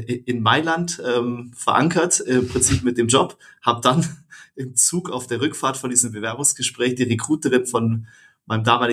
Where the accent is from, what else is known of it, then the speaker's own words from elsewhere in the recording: Bavaria, Germany; born there; 42 Jahre alt, verheiratet, glücklicher Familienpapa, eben auch von 2 Söhnen, bin gebürtiger Oberallgäuer, ist mir wichtig, immer zu betonen, Oberallgäuer.